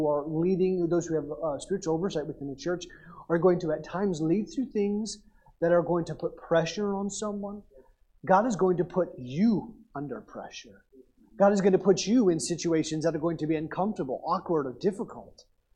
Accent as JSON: {"language": "English", "region": "Oklahoma", "country": "United States", "tie": "born or raised there", "said": "Growing up in Oklahoma, I'm like, what?"}